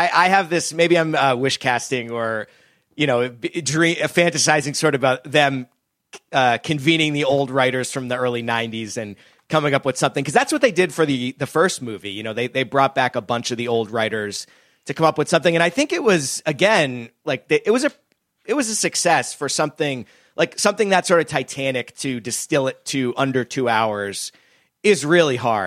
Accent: New England, United States; Yeah, I mean, I'm from New England

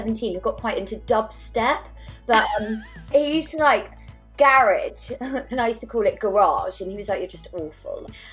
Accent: South West England, United Kingdom; 4 young girls who are from Devon, very similar to me. I grew up in South Devon.

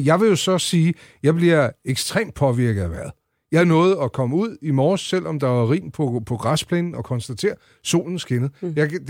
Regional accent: Central Denmark Region, Denmark; Når jeg siger festivalen, så ved man, at jeg er fra Midtjylland

